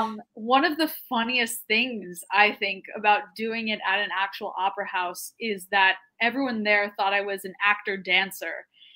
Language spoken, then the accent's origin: English; New Jersey, United States; And also I'm from New Jersey originally, so it wouldn't be that far if I needed to get home.